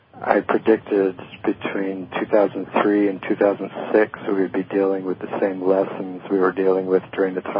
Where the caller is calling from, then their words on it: Portland, Oregon, United States; I am currently in Portland, Oregon.